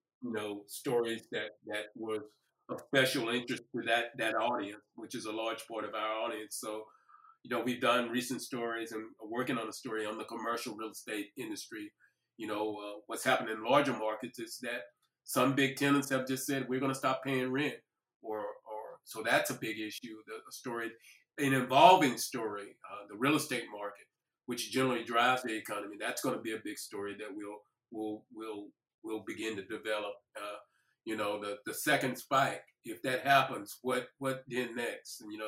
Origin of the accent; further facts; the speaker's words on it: Hope, Arkansas, United States; I'm from Hope, Arkansas, which is down 90 minutes from here. And when I go down to visit my mom, yes, that's an issue.